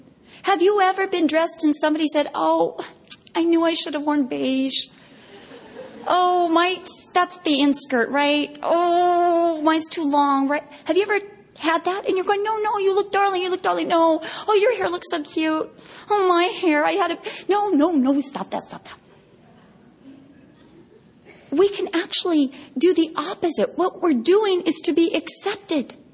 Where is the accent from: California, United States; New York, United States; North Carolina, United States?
California, United States; Vista; I'm from Vista.